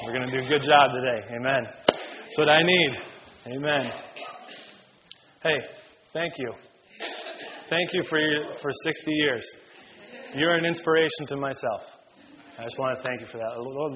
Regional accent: Minnesota, United States; now in Penn Township, United States; Now, I come from Minnesota, and number one, I love your weather.

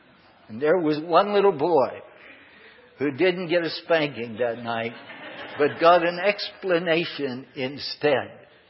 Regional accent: McKeesport, Pennsylvania, United States; Some of you know that I grew up in McKeesport.

